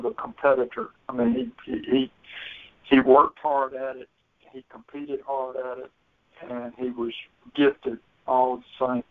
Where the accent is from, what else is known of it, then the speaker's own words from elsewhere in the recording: Hattiesburg, Mississippi, United States; Well, Walter, who was a year younger than I grew up in Hattiesburg, and he grew up in Columbia, which is 26 miles away.